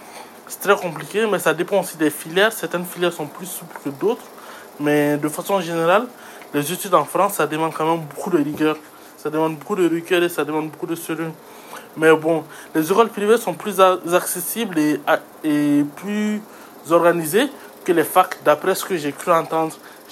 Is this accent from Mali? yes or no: yes; Mali; Moi, je suis malien et c'est hyper difficile.